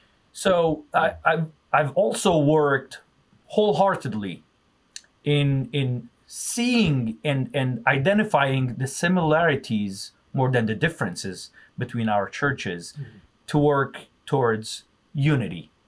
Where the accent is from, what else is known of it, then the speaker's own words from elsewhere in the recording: Aleppo, Aleppo Governorate, Syria; So I grew up in Syria, Aleppo, and only because of proximity of that school, I've attended an Armenian Catholic school.